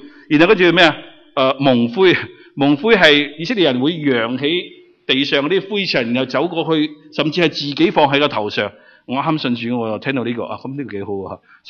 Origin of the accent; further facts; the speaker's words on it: Guangdong, China; 即系好似我哋我哋广东人有一只叫做咩？